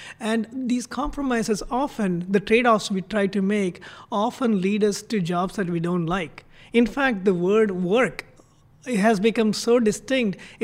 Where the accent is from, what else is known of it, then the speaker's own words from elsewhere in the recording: Mumbai, Maharashtra, India; first language Konkani; I grew up in Bombay, and just to survive in Bombay, I had to learn like 5 languages. My mother tongue, Konkani